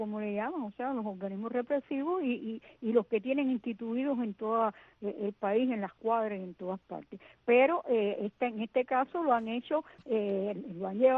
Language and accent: Spanish; Cuba; los que estamos aquí sufriendo estas condiciones somos los cubanos, ¿no?